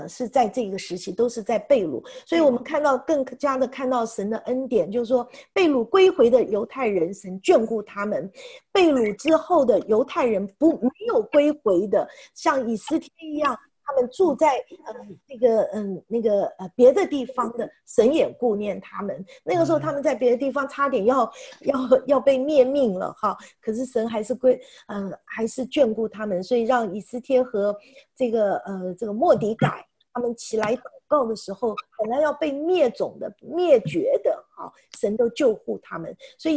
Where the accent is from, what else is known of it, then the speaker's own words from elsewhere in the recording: China; 所以我觉得这个就好像我们中国人过年的时候，墙上都要有那个什么对联嘛